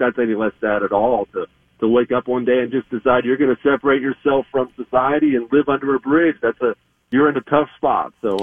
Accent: Bozeman, Montana, United States; I grew up in Bozeman, Montana, and so I know what 20, 30 below with the wind feels like

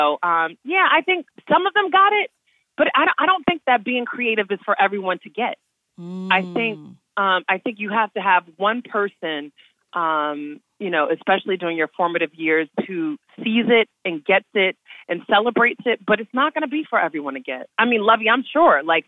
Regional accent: East Orange, New Jersey, United States; I grew up outside of Newark in the Oranges, East Orange, I thought I wanted to be a doctor when I was younger

